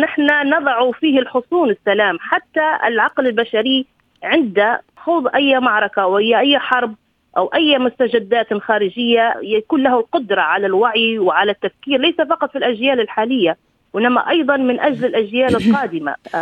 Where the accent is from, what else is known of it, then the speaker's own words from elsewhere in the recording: Benghazi, Libya; خاصة أننا في زمن في مدينتي كانت تنقلها أثار الحرب، وكانت فيها الأحلام مؤجلة في مدينة بنغازي